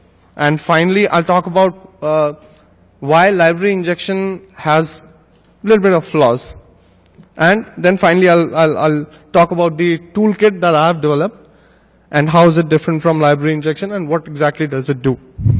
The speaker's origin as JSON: {"language": "English", "country": "India", "said": "So a little bit about me. I'm from India."}